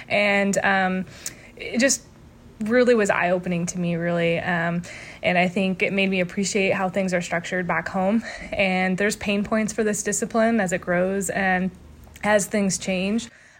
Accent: Michigan, United States; I am from Michigan, just returning back from the UCI Gravel World Championships over in Italy.

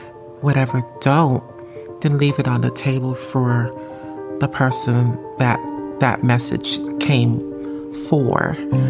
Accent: New York, United States; now in North Carolina, United States; So about a year and a half ago, I relocated from New York to North Carolina. And that was big for me because I've been in New York all my life, and it's a pretty massive change for me.

